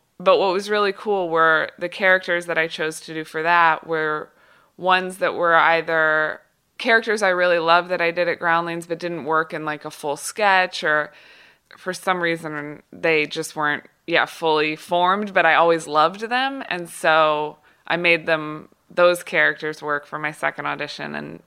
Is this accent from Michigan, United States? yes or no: no; Kansas City, Missouri, United States; I was from Kansas City. I was in college and I was kind of confused about what I wanted